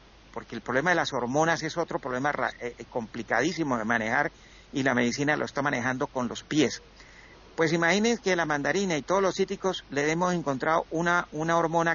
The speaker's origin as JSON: {"language": "Spanish", "country": "Colombia", "moved": "yes", "lives_now": "Europe", "said": "cuando hace 20 años que yo me vine de Colombia para Europa"}